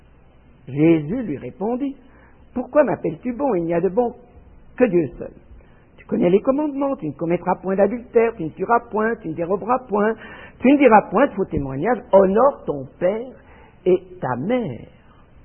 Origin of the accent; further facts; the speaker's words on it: Neuchâtel, Switzerland; born there; Neuchâtel, ma ville natale